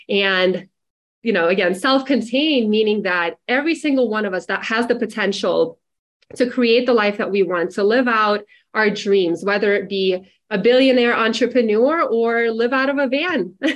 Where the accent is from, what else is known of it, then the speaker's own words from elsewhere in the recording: Russia; growing up in Russia